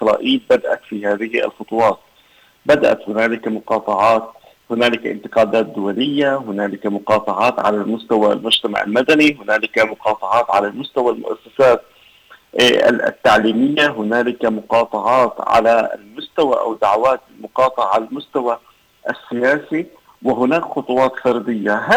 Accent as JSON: {"language": "Arabic", "country": "Palestine", "said": "وإن كنا نحن يعني بشكل عام كفلسطينيين لا نأخذ هذه التقارير بعين الحسبان"}